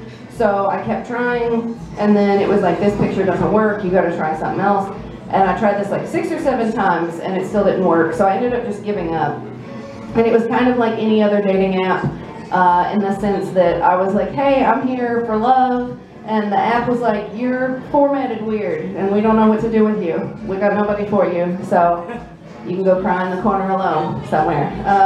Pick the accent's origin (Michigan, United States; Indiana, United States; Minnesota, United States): Indiana, United States; I'm from Southern Indiana. I grew up there my whole life, and I still live in Southern Indiana